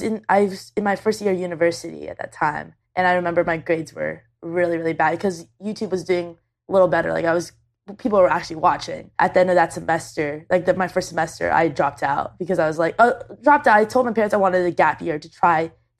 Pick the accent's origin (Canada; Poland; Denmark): Canada; 21 years old. I'm Canadian. I currently live in Ottawa, Canada